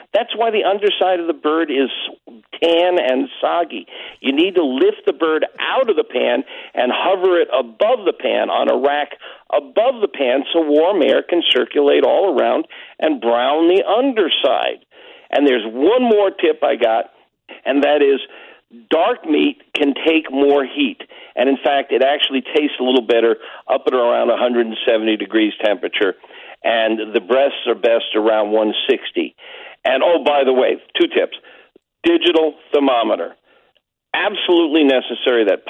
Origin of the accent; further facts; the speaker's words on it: Chicago, Illinois, United States; And thanks to my hometown, Chicago, for inviting me on.